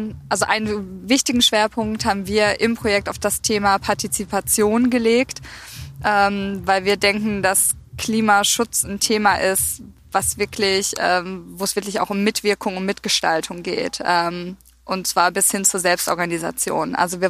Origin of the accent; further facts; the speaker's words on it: Essen, North Rhine-Westphalia, Germany; born there; Zum einen bin ich auch hier im Ruhrgebiet geboren, nicht weit von Bochum in Essen. Und es ist einfach eine Region, die sehr stark von der Industrie geprägt ist